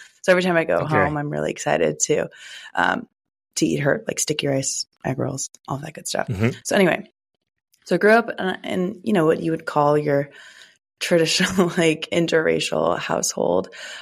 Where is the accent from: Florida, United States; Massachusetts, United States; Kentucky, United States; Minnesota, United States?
Minnesota, United States; born there; so I was born in Minnesota, from the Midwest.